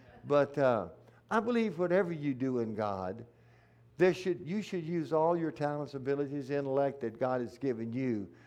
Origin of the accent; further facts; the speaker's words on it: Louisiana, United States; Now, I'm from South Louisiana. That's where the Cajuns are. You know, and we have boudin and etouffee and jambalaya.